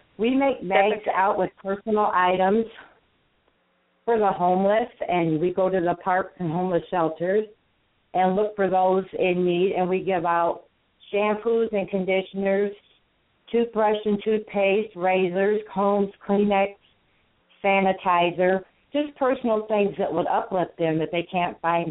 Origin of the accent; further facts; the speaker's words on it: Everettsburg, Michigan, United States; I'm from Everettsburg, Michigan